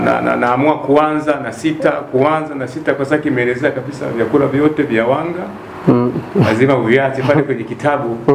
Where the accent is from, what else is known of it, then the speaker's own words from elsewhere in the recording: Msambara, Kigoma, Tanzania; Natokea wilaya Kasuru. Mkoani Kigoma. Katika kijiji kimoja kinaitwa Msambara.